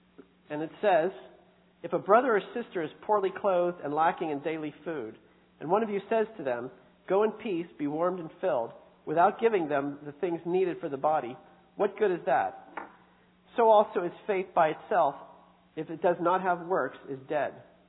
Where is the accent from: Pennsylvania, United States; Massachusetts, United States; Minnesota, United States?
Pennsylvania, United States; Now, we're from Pennsylvania, the Keystone State, the Quaker State.